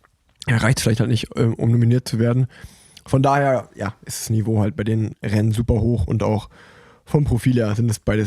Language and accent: German; Cologne, North Rhine-Westphalia, Germany; Als Kölner